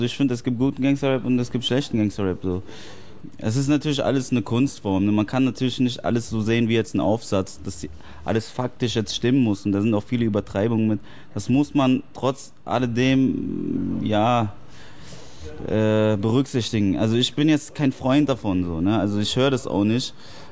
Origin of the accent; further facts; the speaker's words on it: Japan; Also ich komme ja aus Japan